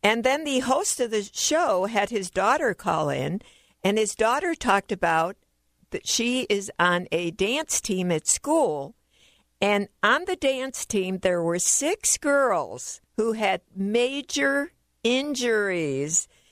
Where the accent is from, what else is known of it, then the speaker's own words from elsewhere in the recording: Chicago, Illinois, United States; I'm originally from Chicago.